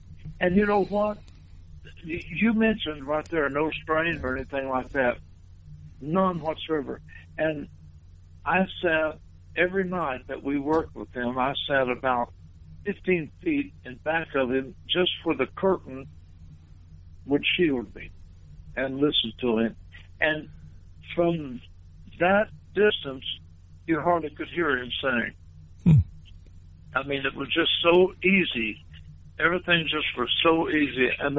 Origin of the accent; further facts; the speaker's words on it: Kentucky, United States; And so here we are from Thousands, Kentucky, playing for the president.